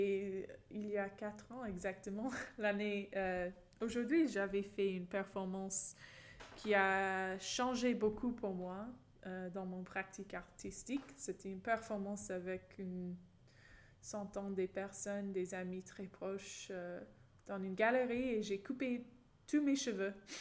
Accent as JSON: {"language": "French", "region": "California", "country": "United States", "second_language": "French", "said": "Je dis jamais que je suis américaine, je dis je suis californienne."}